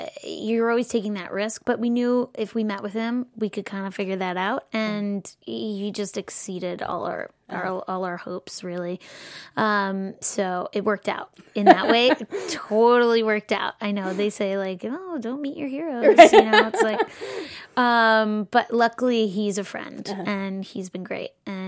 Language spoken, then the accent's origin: English; Long Island, New York, United States; Chris and I grew up on Long Island.